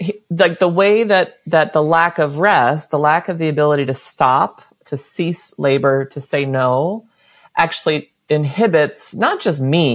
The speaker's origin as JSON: {"language": "English", "country": "United States", "said": "Because so much of my identity, especially I think as an American, is wrapped up in producing stuff and consuming stuff."}